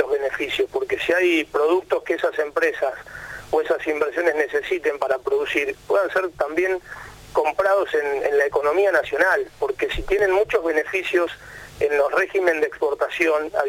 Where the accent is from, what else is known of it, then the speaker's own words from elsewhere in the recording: Santa Fe, Argentina; yo vengo a mi provincia de Santa Fe